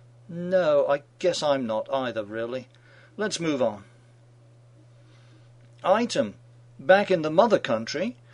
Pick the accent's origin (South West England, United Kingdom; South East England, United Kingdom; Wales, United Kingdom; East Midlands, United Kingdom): East Midlands, United Kingdom; Northampton; That reminds me of my hometown in England, a quiet little country town called Northampton, where people talk slowly and don't move any more than they have to.